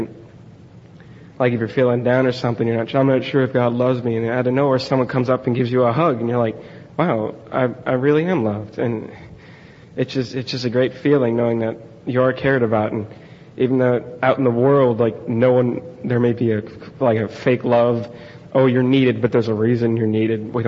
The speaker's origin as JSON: {"language": "English", "town": "Columbus", "country": "United States", "said": "I'm from Columbus. I'm 18."}